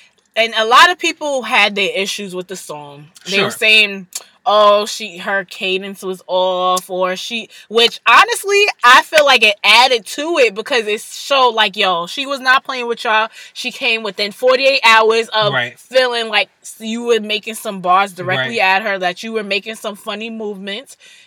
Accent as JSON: {"language": "English", "town": "Queens", "region": "New York", "country": "United States", "said": "I was tucking my Queens card real heavy. I'm from Southside, Jamaica, Queens."}